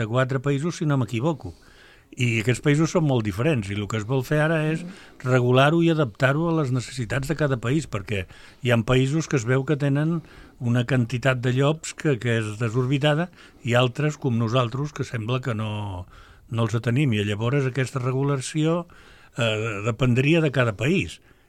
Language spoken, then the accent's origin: Catalan; La Jonquera, Catalonia, Spain; Ahir, anant cap al meu poble, cap a la Jonquera